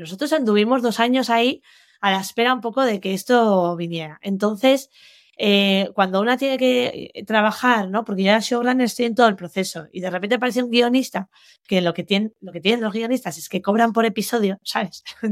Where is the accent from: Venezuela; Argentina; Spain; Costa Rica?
Spain; San Martín de Unx, Navarre; cuyo nombre sale de la farmacéutica de mi pueblo, San Martín de Ux, que tenía la piscina del pueblo